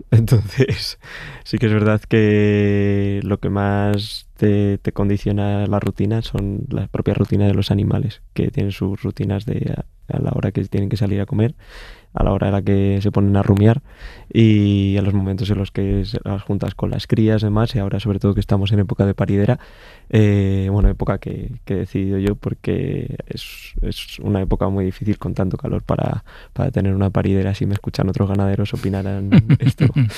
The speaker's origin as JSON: {"language": "Spanish", "town": "Cerceda", "region": "Community of Madrid", "country": "Spain", "tie": "born or raised there", "said": "mi padre estuvo en el equipo de gobierno de mi pueblo, que desarrollaron un proyecto de rebaño municipal en el pueblo, en Cerceda, Gualemata, Alpino."}